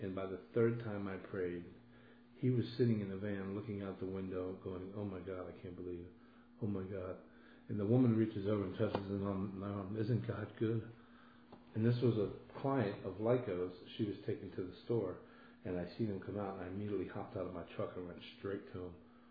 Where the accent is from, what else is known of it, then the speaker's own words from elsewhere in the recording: Cleveland, Ohio, United States; the kitchen of the house that I grew up in Cleveland